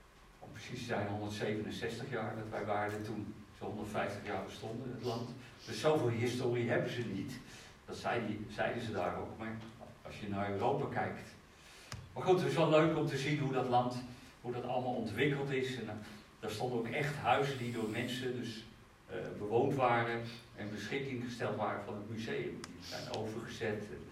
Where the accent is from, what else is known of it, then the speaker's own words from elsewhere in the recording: Netherlands; ik vind het soms wel erg dat wij als Nederlanders zover zijn dat, dat er die dingen gebeuren.